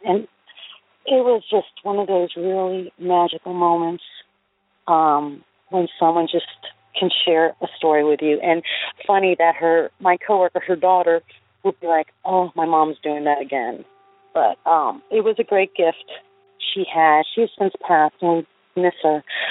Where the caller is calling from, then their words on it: Florida, United States; I'm calling from Florida.